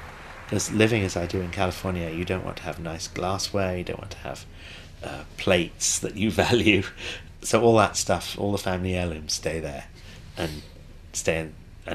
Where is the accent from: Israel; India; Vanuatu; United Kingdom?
United Kingdom; England; now in San Francisco, United States; Being a Brit, I was born on an island, and nowhere in England is more than 70 miles from the ocean